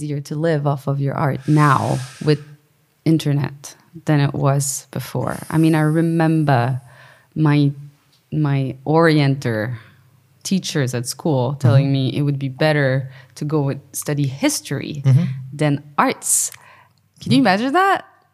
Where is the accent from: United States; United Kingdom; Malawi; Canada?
Canada; I'm Canadian.